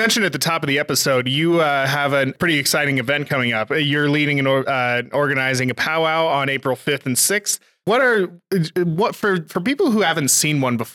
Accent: Montana, United States; And so I grew up in Montana.

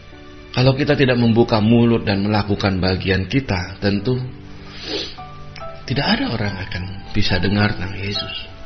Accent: Pontianak, West Kalimantan, Indonesia; born there; saya saat ini berada di kota kelahiran saya, di Pontianak, Kalimantan Barat.

